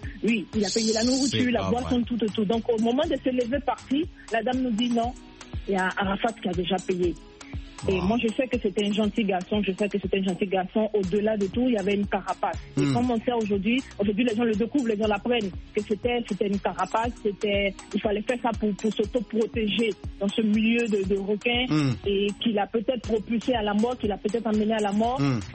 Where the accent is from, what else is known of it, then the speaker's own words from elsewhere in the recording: Côte d’Ivoire; un DJ qu'on aime beaucoup aussi chez nous en Côte d'Ivoire